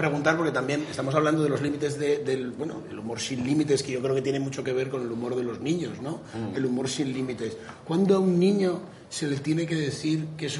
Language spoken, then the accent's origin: Spanish; Asturias, Spain; Era muy habitual en mi pueblo, en Asturias